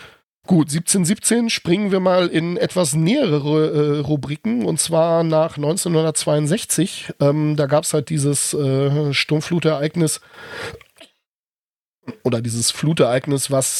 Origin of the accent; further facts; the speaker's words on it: Rüstersiel, Lower Saxony, Germany; Der Ort, wo ich aufgewachsen bin, oder der Stadtteil, wo ich aufgewachsen bin, die Dorfgemeinschaft Rüstersiel hat da vor ein paar Jahren eine Veranstaltung zu abgehalten